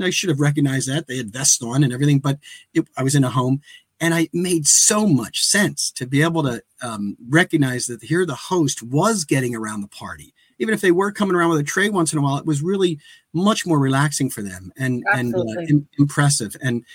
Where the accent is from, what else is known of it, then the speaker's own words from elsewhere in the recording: Pennsylvania, United States; I'm here from Delaware County, Pennsylvania. It's the county that is in the southeastern corner of Pennsylvania